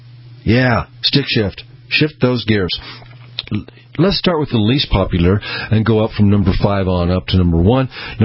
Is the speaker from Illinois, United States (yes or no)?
yes; Peoria, Illinois, United States; born there; And number one on the list is where I was born in Peoria, Illinois.